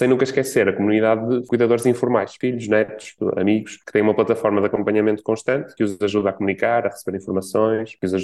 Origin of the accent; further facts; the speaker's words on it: Braga, Norte, Portugal; sou de Braga, sou uma das últimas gerações dos anos 80, sou ali de 89